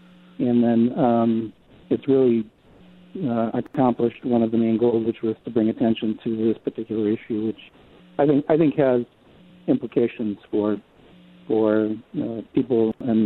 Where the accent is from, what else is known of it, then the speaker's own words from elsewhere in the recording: Wisconsin, United States; Yeah, I grew up in LaCrosse County, small dairy farm. Typical 160-acre, 40-cow dairy farm, youngest of 10 kids.